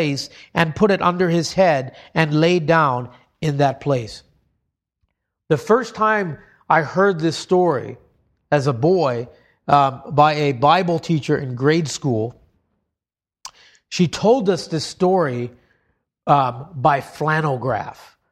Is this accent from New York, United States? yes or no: no; Hawaii, United States; I pictured just a sharp lava rock growing up in Hawaii or something like that.